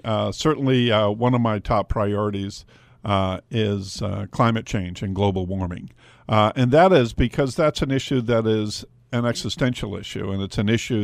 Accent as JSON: {"language": "English", "town": "Portsmouth", "region": "New Hampshire", "country": "United States", "tie": "born or raised there", "also_born_or_lived": "Exeter", "said": "Well, as you mentioned, you know, I'm a native, a New Hampshire native. I grew up in Portsmouth and Exeter, mostly. I went to St. Thomas Aquinas High School."}